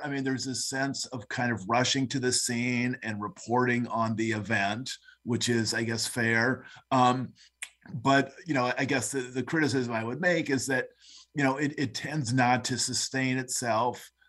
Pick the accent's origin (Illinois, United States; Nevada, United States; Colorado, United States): Illinois, United States; Peoria; I grew up in Peoria in more of a suburban environment where guns were not certainly part of our culture.